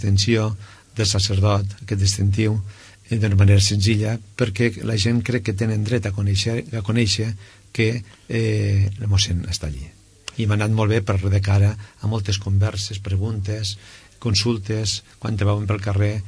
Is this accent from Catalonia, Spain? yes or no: yes; Tragó de Noguera, Catalonia, Spain; born there; Vaig néixer en un poble que no existeix.